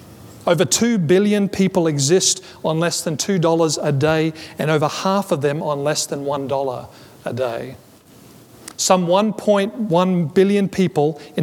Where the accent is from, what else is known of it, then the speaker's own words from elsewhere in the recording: Australia; celebrations had broken out across my home country